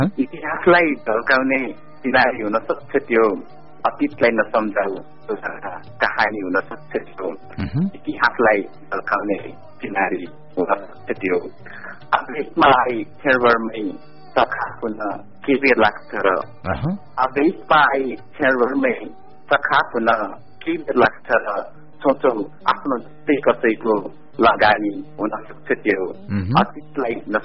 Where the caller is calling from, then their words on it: Lumbini Province, Nepal; म रूपन्देहीबाट।